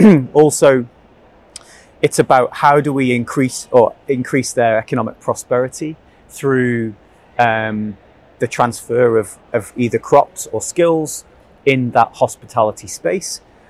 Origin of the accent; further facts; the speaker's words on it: Isle of Man; even though I'm from the Isle of Man and it's cold.